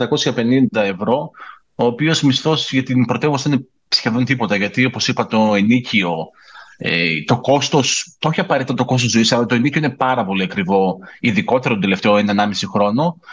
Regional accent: Thessaloniki, Central Macedonia, Greece; now in Poland; Εγώ είμαι καταγωγή από Θεσσαλονίκη, οπότε είμαστε λίγο πιο χαλαρά μαθημένοι.

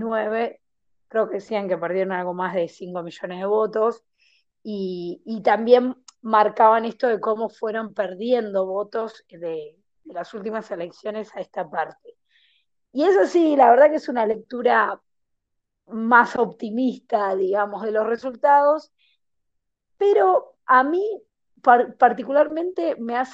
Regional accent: Ramos Mejía, Buenos Aires Province, Argentina; yo soy de Ramos Mejía, vivo en Ramos Mejía hace un año

